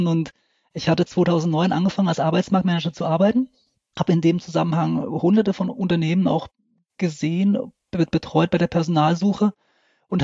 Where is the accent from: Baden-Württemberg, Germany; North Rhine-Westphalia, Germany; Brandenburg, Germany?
Baden-Württemberg, Germany; Lörrach; Ich komme aus Südwestdeutschland, also aus Lörrach. Das ist direkt an der Schweizer und französischen Grenze.